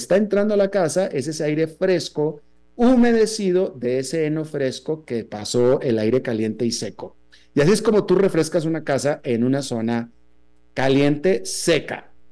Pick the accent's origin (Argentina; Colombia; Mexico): Mexico; northern Mexico; porque en el norte de México, que es de donde yo vengo, el tipo de calor es un calor seco.